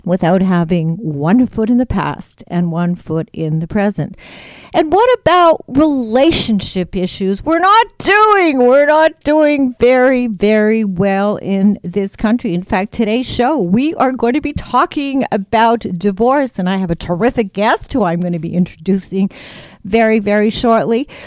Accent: Canada; So we Canadians

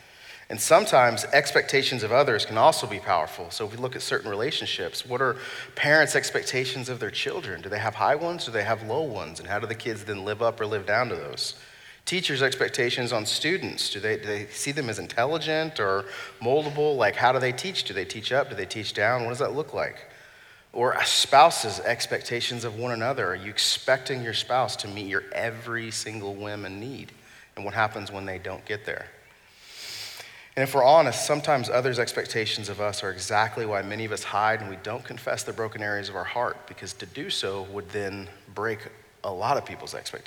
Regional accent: Dallas, Texas, United States; This was especially poignant for me when I grew up in Dallas.

